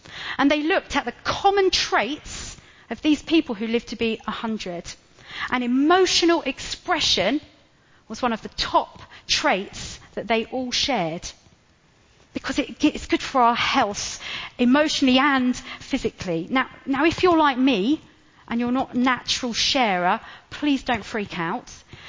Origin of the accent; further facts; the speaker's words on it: United Kingdom; our culture as British people is that whole stiff upper lip thing